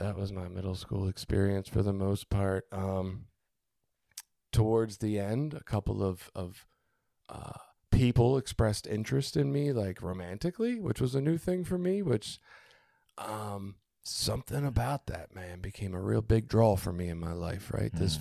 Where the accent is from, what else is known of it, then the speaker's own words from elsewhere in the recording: Baltimore, Maryland, United States; I grew up in Baltimore, right? But we didn't have a football team when I grew up